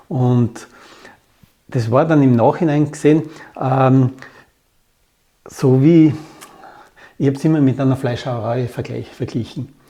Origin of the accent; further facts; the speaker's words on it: Austria; Und das ist meine Heimat, mein Daheim.